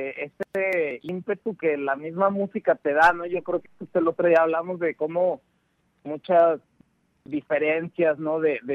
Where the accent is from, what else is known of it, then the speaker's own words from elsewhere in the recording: Torreón, Coahuila, Mexico; cuando recién llegué acá a la comarca de regreso, porque yo soy de aquí de Torreón.